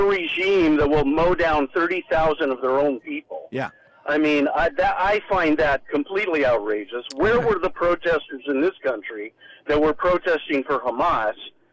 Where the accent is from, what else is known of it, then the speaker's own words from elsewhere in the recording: Burbank, California, United States; I'm from Burbank